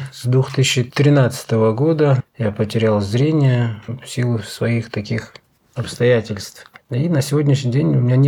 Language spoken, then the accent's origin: Russian; Chaltyr, Rostov Oblast, Russia; now in Zimovniki, Russia; Я из Ростовской области, село Чалтырь. Это под Ростовом. Он основан в 1879 году. Я там вырос и до 2006 года жил там. Потом переехал в Зимовники. Это тоже Ростовская область. Это районный центр, так как и Чалтырь. До сегодняшнего дня живу в Зимовниках.